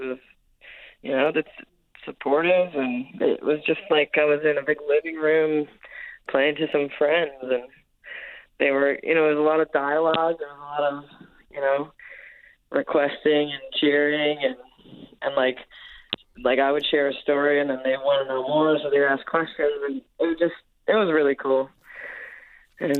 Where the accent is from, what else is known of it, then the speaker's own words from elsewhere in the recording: Badger, Newfoundland and Labrador, Canada; No, I'm from Badger.